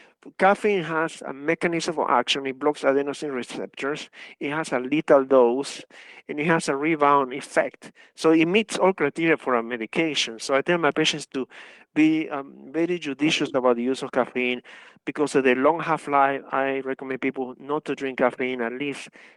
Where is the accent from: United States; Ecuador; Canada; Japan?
Ecuador; English is a second language; I'm from Ecuador, which is the middle of the world. I'm on the equator line